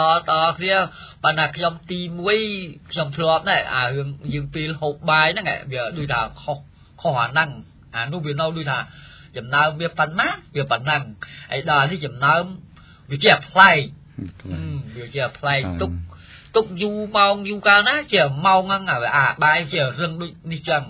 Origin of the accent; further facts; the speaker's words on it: Kampot, Cambodia; មកពីភូមិដំណាក់ជក្រំឃុំឆ្នាយចិត្តស្រុកជុំគិរីខេត្តកំពត